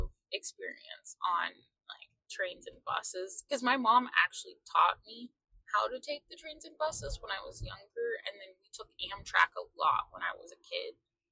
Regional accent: Carrollton, Texas, United States; Yes, but no one knows where Carrollton is, so I always say I'm from Dallas.

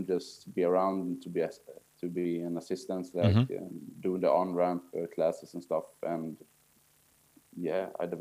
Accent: Sweden; So my parents are from Italy, but my mom is half Swedish. Mm-hmm. So I was born and raised here in Sweden, but I speak Italian

